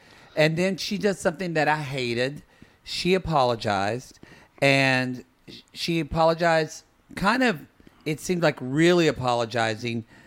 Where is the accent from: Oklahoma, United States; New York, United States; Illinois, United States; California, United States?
Oklahoma, United States; I grew up in Oklahoma bubble.